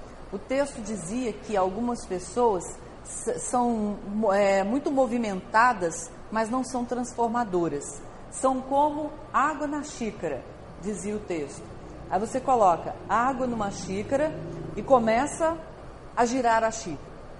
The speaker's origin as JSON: {"language": "Portuguese", "region": "Minas Gerais", "country": "Brazil", "said": "E nós, como somos de Minas Gerais, a gente lê esse texto oriental e quer continuar a ilustração."}